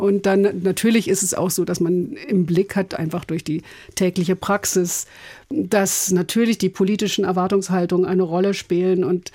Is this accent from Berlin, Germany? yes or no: yes; Berlin, Germany; born there; Ich bin gebürtige Berlinerin, genau.